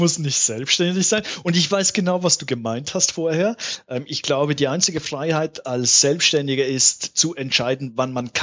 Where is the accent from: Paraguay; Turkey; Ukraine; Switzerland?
Switzerland; Zurich; Ich bin im Zürich-Oberland aufgewachsen. Das ist auch in der Schweiz, das hört man.